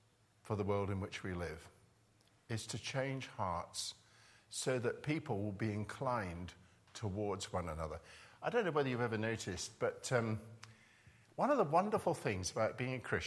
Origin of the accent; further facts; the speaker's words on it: Scotland, United Kingdom; But I was brought up in Scotland. You have to understand that. And in Scotland, on a Sunday, it used to be the case that not only could you not play in the parks